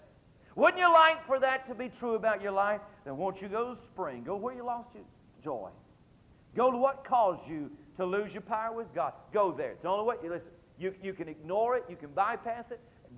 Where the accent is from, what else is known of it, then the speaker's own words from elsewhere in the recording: Holly Land, North Carolina, United States; I grew up in Holy Land, but I've never had the privilege of going to Jericho. I meant North Carolina.